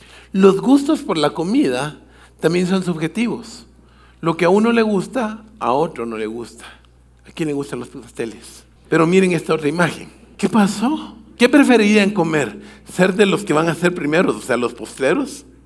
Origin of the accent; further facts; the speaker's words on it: Guatemala; Y yo, como buen guatemalteco, me acerqué